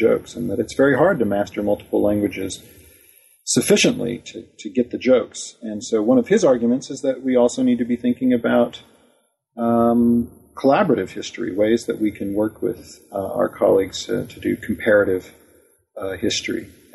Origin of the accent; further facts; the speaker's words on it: United States; Maybe it's because I'm an American that I don't always want to focus on the same sad stories.